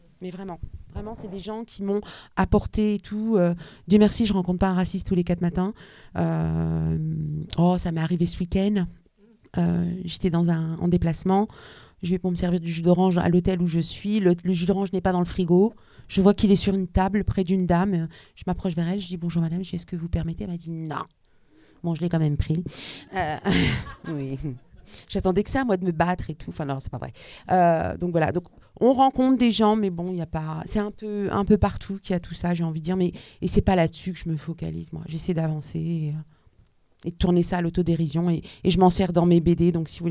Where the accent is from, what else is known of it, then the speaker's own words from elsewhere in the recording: France; partout où j'allais, on savait que moi, je venais de France.